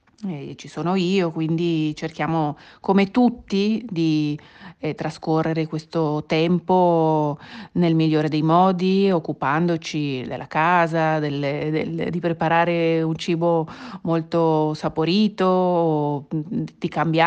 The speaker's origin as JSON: {"language": "Italian", "town": "Bergamo", "region": "Lombardy", "country": "Italy", "said": "Io sono originaria di Bergamo e lì vive tutta la mia famiglia e i miei amici."}